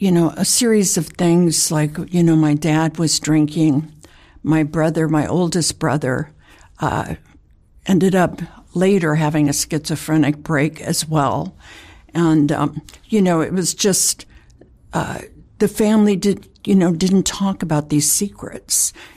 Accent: Santa Monica, California, United States; I grew up in Santa Monica.

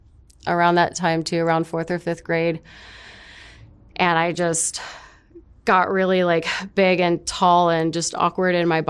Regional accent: Bakersfield, California, United States; Originally, I'm from Bakersfield, California. Not too far from here.

